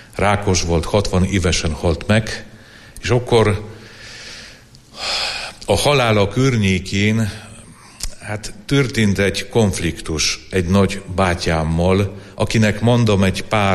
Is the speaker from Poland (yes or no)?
yes; Poland; Hungarian is a second language; now in Eger, Hungary; lehet hallani, ugye, hogy nem vagyok magyar, egy szegény lengyel vagyok, egy szegény bevandorló, már 12 éve vagyok itt Egerbe, 13 éve már